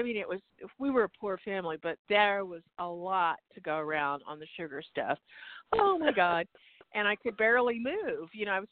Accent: Phoenix, Arizona, United States; I'm from Phoenix.

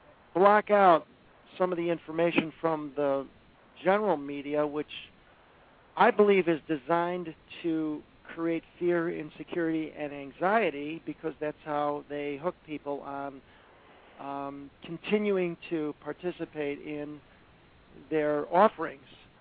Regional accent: Chicago, Illinois, United States; yes, I'm native Chicagoan, although I've lived other places, and I am a Cubs fan

